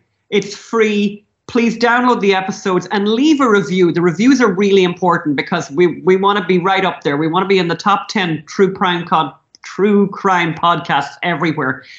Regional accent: Ireland; as Irish people

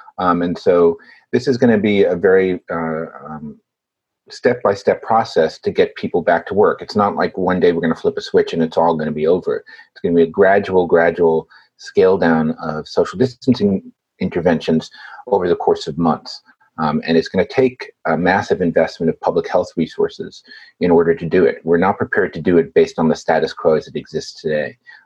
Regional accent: New York City, New York, United States; So New York is not a bad place. I think as a New Yorker, I think it's a fine place to live.

